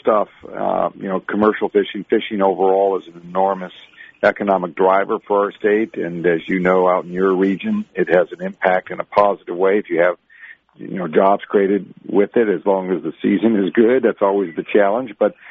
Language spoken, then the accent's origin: English; Alaska, United States; being born and raised in Alaska, you learn a lot